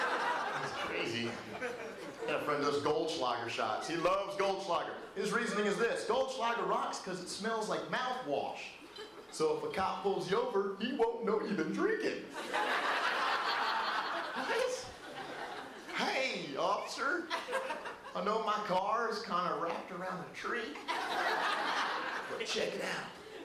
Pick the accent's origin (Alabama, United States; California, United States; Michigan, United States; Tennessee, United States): Tennessee, United States; Nashville; I'm from Nashville, just down the road, and I love my family to death, but I like to get away.